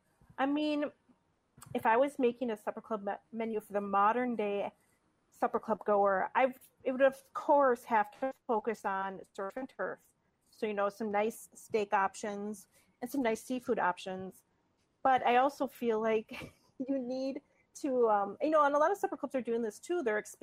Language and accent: English; Wisconsin, United States; growing up in Northeast Wisconsin, salad bars were really prevalent up in that area of the state.